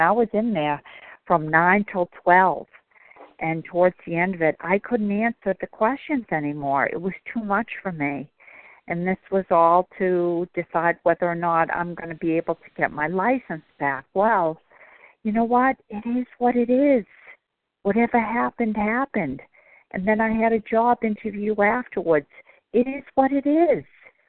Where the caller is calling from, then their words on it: Bedford, Massachusetts, United States; I'm calling from Bedford, Mass.